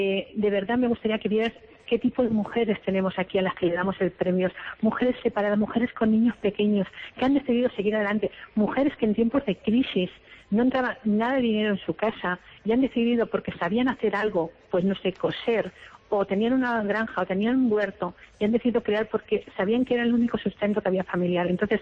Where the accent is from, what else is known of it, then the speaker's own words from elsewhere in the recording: Castilla-La Mancha, Spain; como mujer castellana manchega